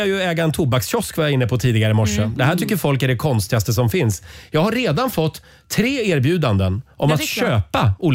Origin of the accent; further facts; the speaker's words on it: Gävle, Gävleborg County, Sweden; Nu kommer jag att tänka på, jag är från Gävle.